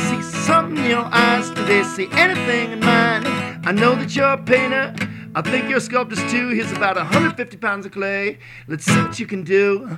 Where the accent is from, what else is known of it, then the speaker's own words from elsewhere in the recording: North Carolina, United States; I'm from North Carolina.